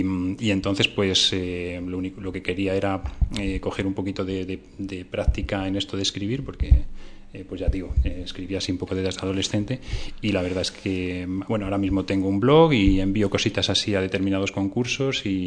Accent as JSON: {"language": "Spanish", "region": "Castile and León", "country": "Spain", "said": "mi pueblo, yo soy de pueblo, de Segovia"}